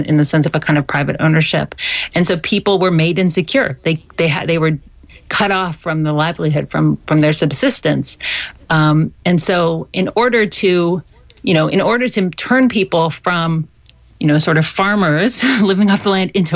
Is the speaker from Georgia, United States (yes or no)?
yes; Athens, Georgia, United States; So I grew up in Athens, Georgia, which is a sweet little college town, known for its music, for bands like